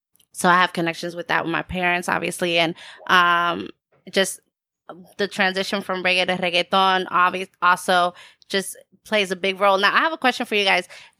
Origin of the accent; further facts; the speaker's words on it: Panama; Like what I was saying in the beginning, growing up in Panama, that's all I listened to.